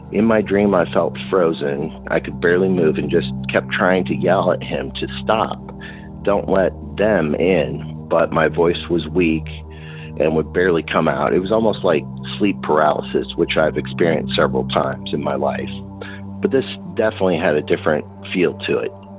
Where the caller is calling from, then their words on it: Texas, United States; Hey, Derek … in Texas with a story for hopefully a Hometown Legends show.